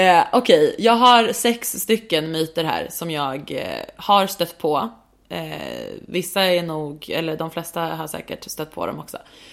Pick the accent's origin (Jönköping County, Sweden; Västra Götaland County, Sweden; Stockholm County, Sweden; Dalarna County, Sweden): Stockholm County, Sweden; Stockholm; han visste ju att jag var från Stockholm.